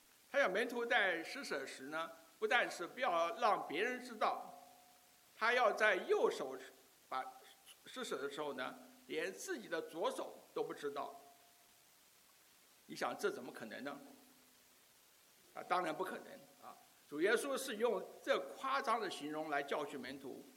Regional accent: Taiwan; 记得我小时候在台湾长大的时候，都要背诵青年守则十二条啊

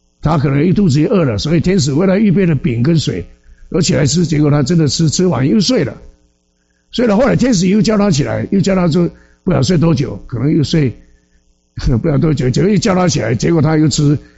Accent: China; 这个同胞，我们都是中国人

